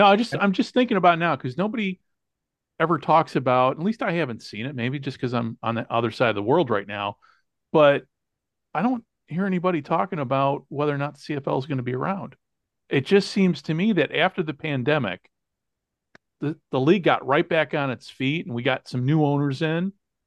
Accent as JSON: {"language": "English", "region": "Illinois", "country": "United States", "tie": "born or raised there", "said": "I grew up in Illinois, what used to be French Canada."}